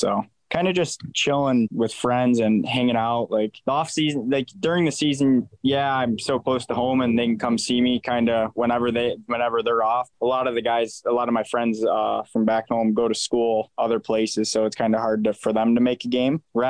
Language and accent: English; New York, United States; Just growing up in Western New York, if you're not a Bills fan, it's kind of like you're not a New Yorker for sure.